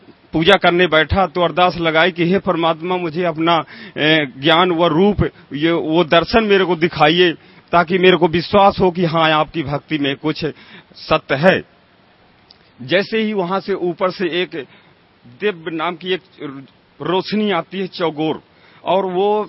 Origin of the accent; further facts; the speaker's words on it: Satna, Madhya Pradesh, India; मैं सतना जिला एमपी से आया हुआ हूँ, रीवा संभाग है मेरा।